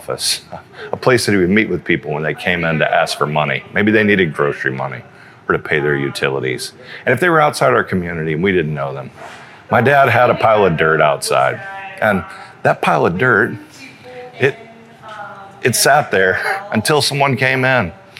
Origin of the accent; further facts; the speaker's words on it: Houston, Texas, United States; in part because I grew up in Houston, and my neighbor David, his family welcomed me in when I was young.